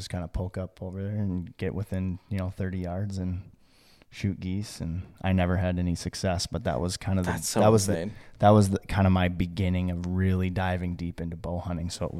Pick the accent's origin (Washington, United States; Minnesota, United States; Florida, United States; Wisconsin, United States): Minnesota, United States; growing up in Northwest Minnesota, I didn't even know turkeys lived in Minnesota.